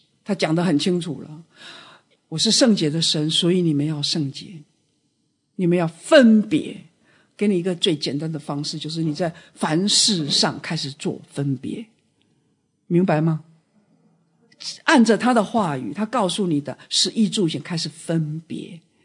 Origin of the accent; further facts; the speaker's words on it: United States; 美国第一个，我是美国人哦，我要跟你们讲啊